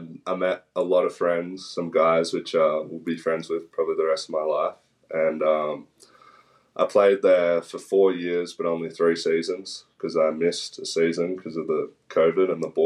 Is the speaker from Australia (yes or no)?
yes; Tweed Heads, New South Wales, Australia; also born or lived in Coolangatta; So I grew up in Coolangatta Tweed Heads. So my first house was in Coolangatta. And I only lived there till I was 2. And then I moved to the other side of the border, Tweed Heads. And I lived there my whole life up until about 2 months ago when I moved here.